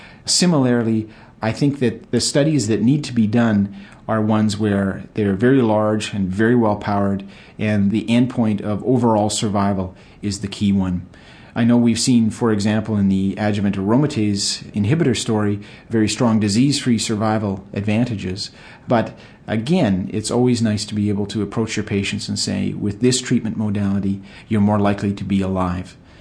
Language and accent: English; Canada; I look at these data in part as a Canadian, and in Canada, we have a very centralized system